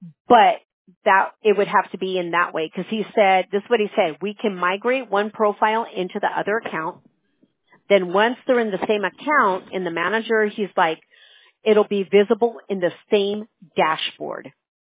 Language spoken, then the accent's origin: English; California, United States; I was born and raised in Orange County.